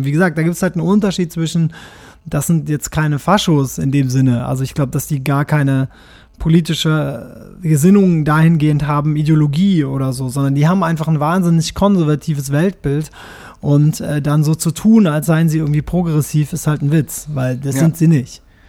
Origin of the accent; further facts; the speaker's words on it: Japan; first language German; meine Mutter ist aus Braunschweig. Also, das heißt, meine Muttersprache ist dann dementsprechend, wenn man das an der Mutter festmacht, Hochdeutsch. Und ich bin ja auch in Japan aufgewachsen. Das heißt, Schwäbisch ist etwas, was ehrlich gesagt erst so mit 11 an mich herangetragen wurde.